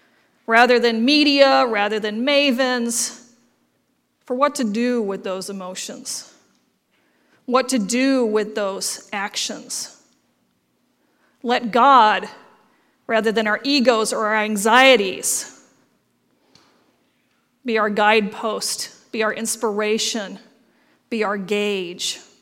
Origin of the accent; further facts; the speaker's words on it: United States; As much as we might feel like we are, you know, very, because we're very American, we're very independent